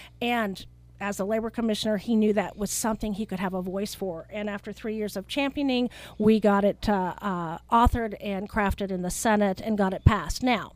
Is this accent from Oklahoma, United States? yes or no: yes; Edmond, Oklahoma, United States; And in my hometown of Edmond, just a week ago